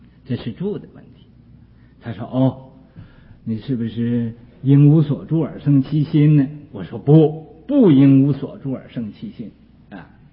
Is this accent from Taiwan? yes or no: no; China; 不知道还知道哦，我是中国人，没有法子忘了